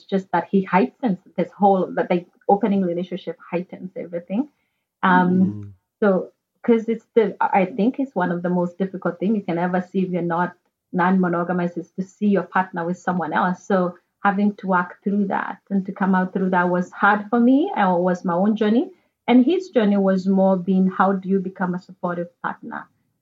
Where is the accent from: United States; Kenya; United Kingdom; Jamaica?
Kenya; back in Kenya, I'm from Kenya originally.